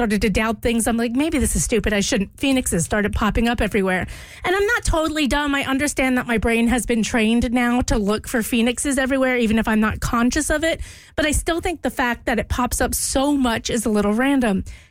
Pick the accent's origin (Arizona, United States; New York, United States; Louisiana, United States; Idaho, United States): Louisiana, United States; like originally a fleur-de-lis because I grew up in Louisiana, it kind of fell by the wayside.